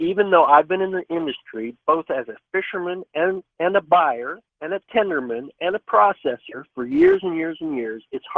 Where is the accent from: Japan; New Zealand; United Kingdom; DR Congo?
Japan; now in United States; I was born and raised in Japan and as a missionary kid, so I speak fluent Japanese.